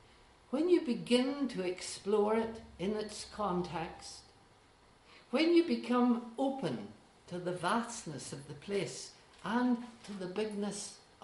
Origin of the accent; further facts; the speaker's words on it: Ballymena, Northern Ireland, United Kingdom; hyperthrall is not a word we used a lot growing up in Ballymena.